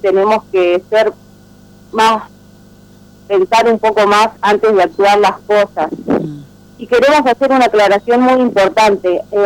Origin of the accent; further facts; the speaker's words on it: Uruguay; Yo soy de Uruguay, ahí para allá.